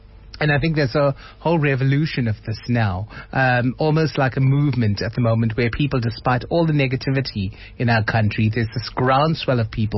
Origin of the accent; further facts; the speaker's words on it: South Africa; I don't feel as strong a bond to India because I'm South African first.